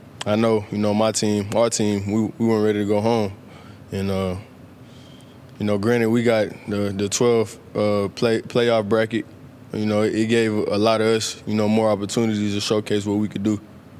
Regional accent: Texas, United States; I'm from Texas, so grew up a Houston Texan fan, Dallas Cowboy fan.

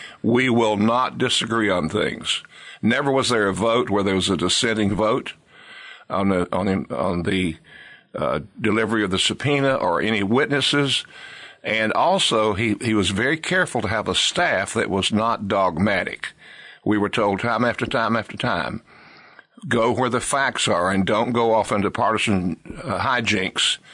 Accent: Boone, North Carolina, United States; when I was growing up in Boone, I want to work for you someday

